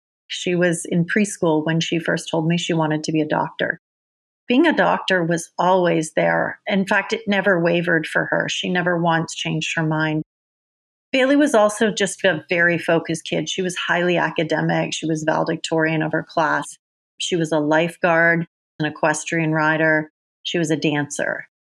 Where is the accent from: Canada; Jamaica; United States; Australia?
Canada; Ontario; also born or lived in Oakville; I was born in Oakville, Ontario, just north of Toronto is where I was raised.